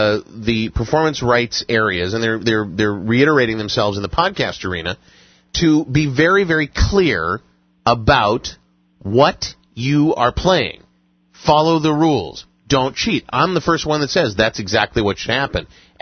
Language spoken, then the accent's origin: English; Cleveland, Ohio, United States; Because of Meineke and from the fact that I grew up in Cleveland.